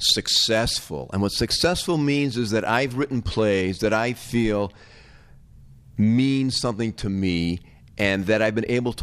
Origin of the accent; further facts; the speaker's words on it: Chicago, Illinois, United States; I grew up in Chicago. I lived in Rogers Park, and then after eighth grade, we moved to the suburbs, and then I started teaching in the suburbs, and I love Chicago.